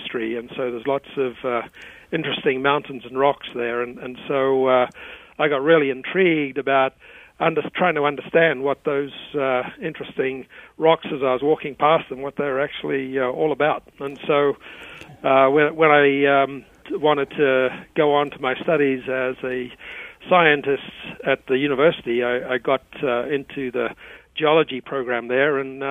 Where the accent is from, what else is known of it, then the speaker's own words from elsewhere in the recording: Wellington, New Zealand; moved away as an adult; now in United States; I grew up in the capital city there, Wellington.